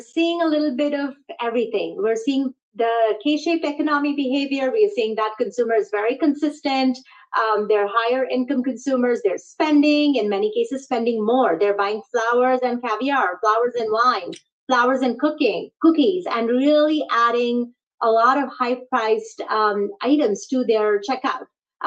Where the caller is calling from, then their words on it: Hyattsville, Maryland, United States; I am dialing in from Hyattsville, Maryland, which is one of our largest fulfillment centers